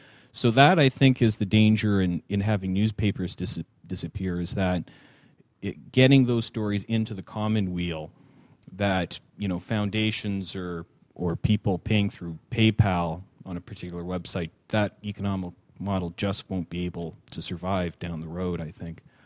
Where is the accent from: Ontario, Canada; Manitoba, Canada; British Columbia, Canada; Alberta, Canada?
Ontario, Canada; Toronto; newspapers, for instance, I'm from Toronto.